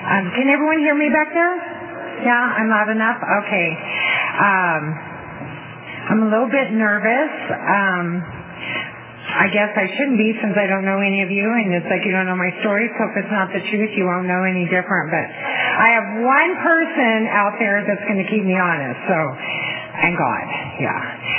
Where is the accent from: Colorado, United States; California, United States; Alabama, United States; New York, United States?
California, United States; Fresno; I grew up in Fresno. I was born and raised there